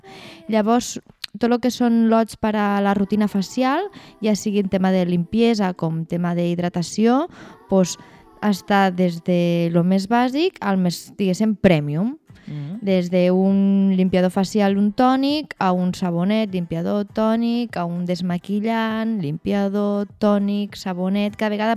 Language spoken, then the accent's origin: Catalan; Amposta, Catalonia, Spain; Sí, soc d'Amposta.